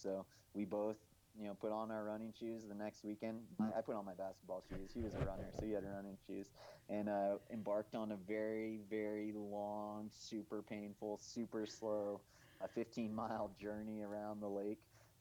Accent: Big Bear Lake, California, United States; my hometown in Big Bear Lake in Southern California.

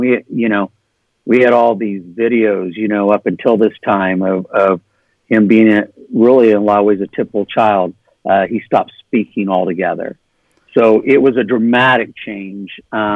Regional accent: California, United States; moving from California to Texas, we're basically from California, and that was a huge move in itself.

